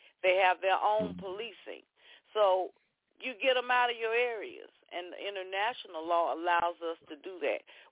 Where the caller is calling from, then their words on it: Georgia, United States; I'm calling from Georgia